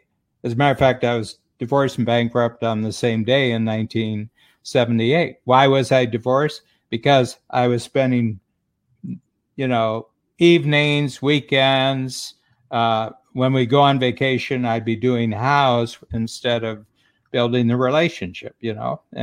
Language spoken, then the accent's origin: English; United States; now in Canada; I'm American, but I've been living in Canada for almost 50 years, and I have a home in Chicago too. So, I'm both citizenships.